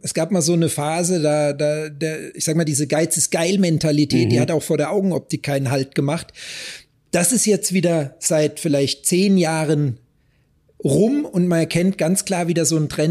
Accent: Hesse, Germany; ursprünglich komme ich aus Hessen, habe dort meine Ausbildung gemacht

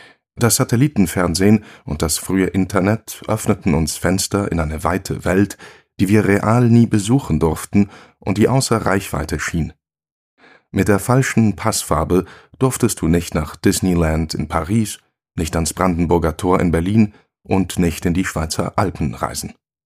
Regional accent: Morocco; Doch während meiner Jugend in Marokko konnte ich aus der Nähe beobachten

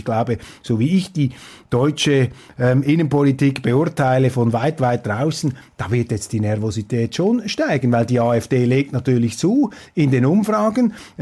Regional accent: Switzerland; Ich würde mir jetzt nicht anmaßen, hier endgültig, das steht mir auch als Schweizer nicht zu, ein Urteil abzugeben.

